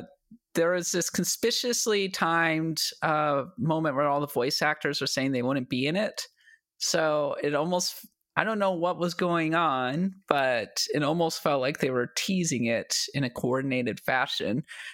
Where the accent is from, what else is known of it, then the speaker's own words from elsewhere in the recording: United States; As an American, it really reframes a lot of things.